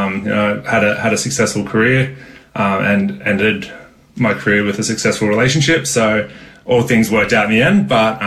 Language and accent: English; Sydney, New South Wales, Australia; I'm from Sydney